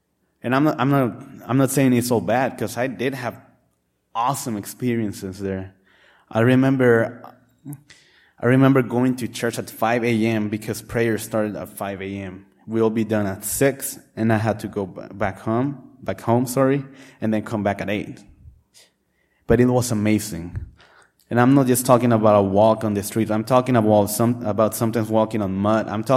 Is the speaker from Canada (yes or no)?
no; Tijuana, Baja California, Mexico; now in United States; I grew up in Mexico, the city of Tijuana, Baja California. Some of you might have heard it as named as Tijuana. It is right across the border of San Diego.